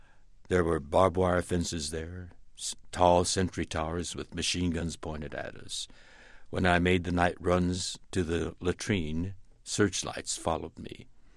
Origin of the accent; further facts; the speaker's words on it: United States; I grew up imprisoned in American barbed wire prison camps simply because Japanese Americans, American citizens of Japanese ancestry, happened to look like the people that bombed Pearl Harbor.